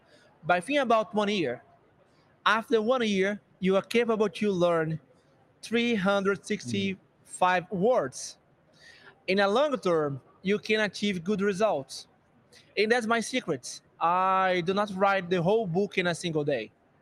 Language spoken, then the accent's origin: English; Brazil; now in Portugal; I'm from Brazil. Right now I live in Portugal.